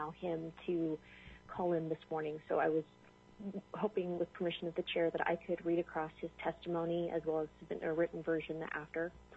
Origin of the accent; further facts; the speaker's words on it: Nikiski, Alaska, United States; I am from Nikiski, Alaska, and am a senior at Nikiski Middle/High School.